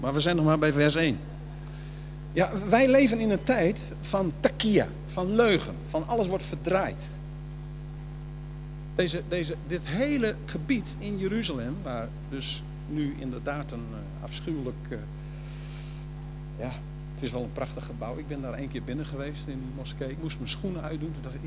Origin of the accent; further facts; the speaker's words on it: Netherlands; ik kom uit Nederland, ik ken gedoogbeleid.